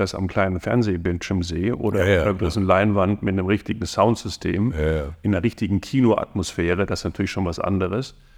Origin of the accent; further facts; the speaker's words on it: Germany; now in Vienna, Austria; und ich bin ja Deutscher, der seit 97 jetzt in Wien lebt